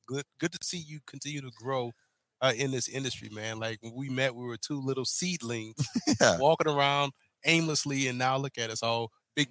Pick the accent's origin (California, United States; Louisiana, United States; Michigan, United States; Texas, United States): Louisiana, United States; New Orleans; the HBCU Legacy Bowl, which was in New Orleans, Louisiana, my hometown, born and raised.